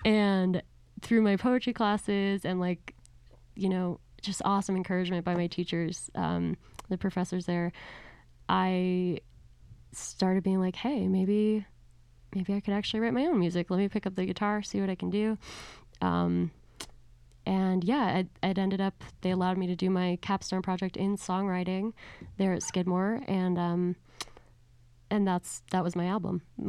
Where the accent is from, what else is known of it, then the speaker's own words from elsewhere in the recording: Poughkeepsie, New York, United States; I'm from Poughkeepsie, New York in the Hudson Valley, Catskill Mountains.